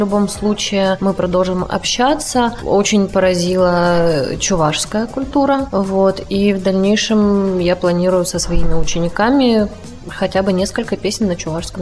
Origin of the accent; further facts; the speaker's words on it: Donetsk Oblast, Ukraine; Мы приехали из Донецкой Народной Республики.